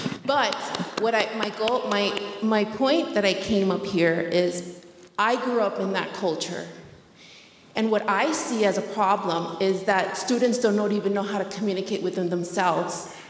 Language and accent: English; Miami, Florida, United States; I actually brought my kids here because I come from Miami, Florida, which I grew up in a diverse, multicultured, different economic backgrounds, schools.